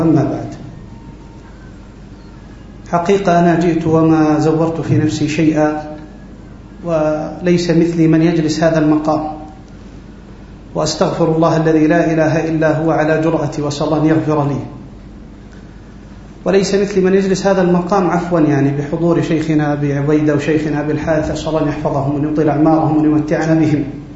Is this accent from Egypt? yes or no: no; Amman, Amman Governorate, Jordan; also born or lived in Aqaba; فأنا أذكر في الثمانينيات لما كنت في مراحل الدراسية الأولى، وانتقلنا من العقبة إلى عمان في سنة 84-85